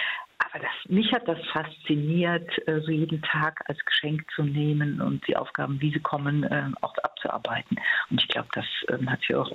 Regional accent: Rhineland, Germany; Gut, als Rheinländerin kann ich sagen, so richtig drankommen

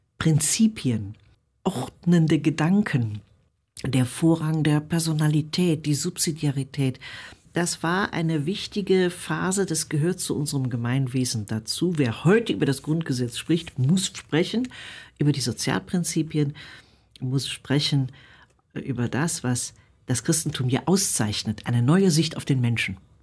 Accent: North Rhine-Westphalia, Germany; wie ich als Rheinländerin in den 50er oder 60er Jahren hier im Großraum Neuss, Köln und so.

